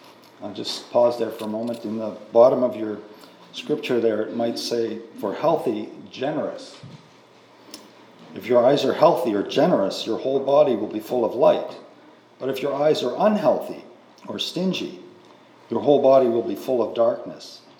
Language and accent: English; Sudbury, Ontario, Canada; now in Toronto, Canada; I come from Melrose Baptist, and originally come from Sudbury, Ontario.